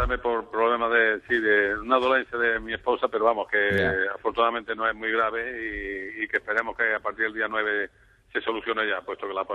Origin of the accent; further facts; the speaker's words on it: Córdoba, Andalusia, Spain; como dirían aquí en mi pueblo, en Córdoba